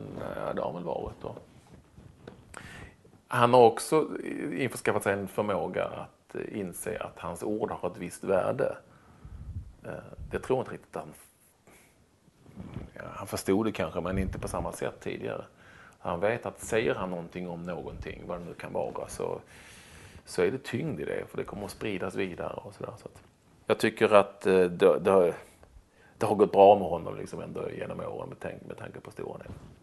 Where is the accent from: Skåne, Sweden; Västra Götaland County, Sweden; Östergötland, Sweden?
Skåne, Sweden; Malmö; jag är uppväxt på Lindängen i Malmö. Det är väl någonstans Rosengård light, kanske till och med ännu mer värre än så.